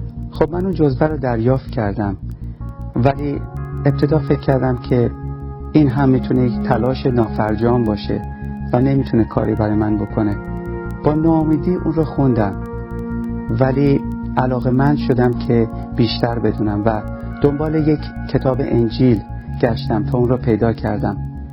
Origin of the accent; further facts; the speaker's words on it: Iran; born there; من در ایران به دنیا اومدم و از همون کودکی با چیزهایی در مورد خدا آشنا شدم